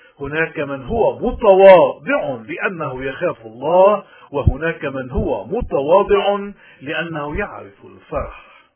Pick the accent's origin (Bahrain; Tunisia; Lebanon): Lebanon; من هون نحن اليوم خصوصا كلبنانيين عم نمر بأزمات